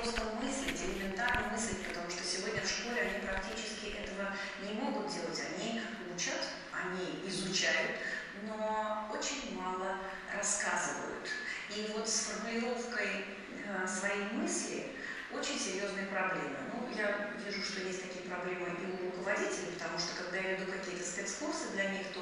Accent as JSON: {"language": "Russian", "town": "Novosibirsk", "region": "Novosibirsk Oblast", "country": "Russia", "said": "Я из Новосибирска, из Академгородка"}